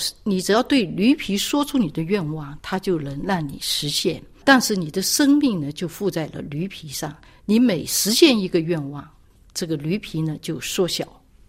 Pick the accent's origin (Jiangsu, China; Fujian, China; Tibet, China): Fujian, China; 所以香港脚对我们福建人来说呢，就是谁都知道